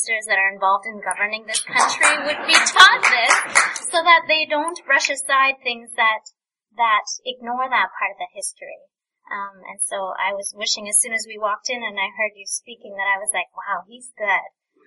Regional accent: Rankin Inlet, Nunavut, Canada; I come from Rankin Inlet, Nunavut. I'm a Inuk from the northern part of the country. And so I come from away

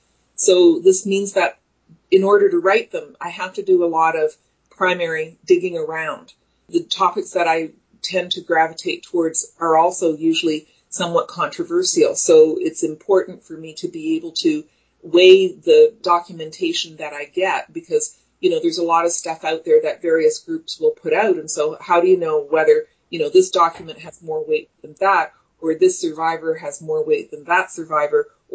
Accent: Canada; born there; Now, I am ethnically Ukrainian. I was born in Canada. My father was born in Canada. His father came to Canada in 1912.

